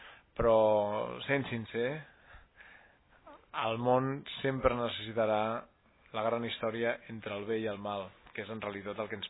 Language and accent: Catalan; Montcada i Reixac, Catalonia, Spain; born there; now in Montseny, Spain; jo soc nascut a Montcada i Reixac, prop de Barcelona, i visc ara al Montseny